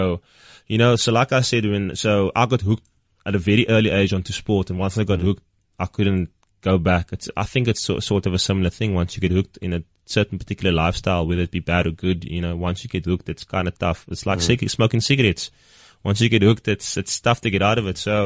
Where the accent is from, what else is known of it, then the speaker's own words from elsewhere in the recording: Cape Town, Western Cape, South Africa; I grew up in the Cape Flats, so I stayed in a suburb called Surrey Estate, and it's next to the very notorious Manenberg in Cape Town.